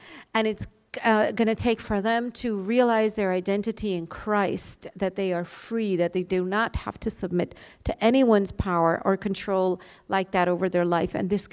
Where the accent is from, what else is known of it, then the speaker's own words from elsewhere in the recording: Puerto Rico; I'm from Puerto Rico.